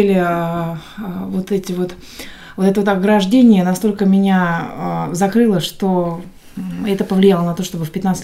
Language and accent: Russian; Moscow, Russia; мне 26 лет. Я сама из Москвы, всю сознательную жизнь там выросла, родилась.